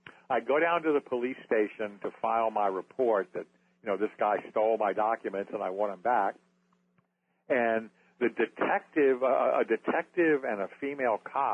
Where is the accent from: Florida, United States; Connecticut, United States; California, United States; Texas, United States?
Florida, United States; I'm a schmuck from Florida and you work for AP